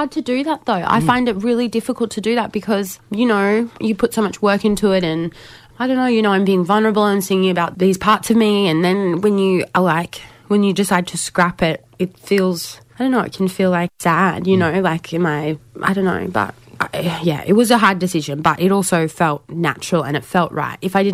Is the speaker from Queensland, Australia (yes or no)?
yes; Brisbane, Queensland, Australia; also born or lived in Moree; So grew up in Brizzy, but I spent a lot of time living with my grandparents when I was growing up.